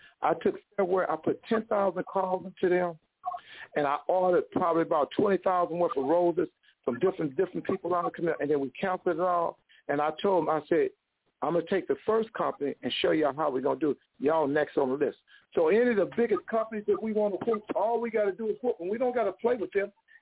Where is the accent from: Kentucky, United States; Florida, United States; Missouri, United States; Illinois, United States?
Missouri, United States; St. Louis; I'm from Missouri. It's called St. Louis.